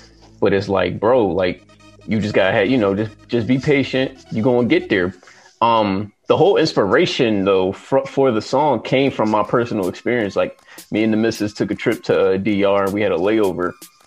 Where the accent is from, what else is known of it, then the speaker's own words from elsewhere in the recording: Philadelphia, Pennsylvania, United States; I live in Uptown Philly. I was born in North Philly, family out in West, so you know, I'm a little spread out, but all in all, from Philly, PA, East Side, you know how it is, man.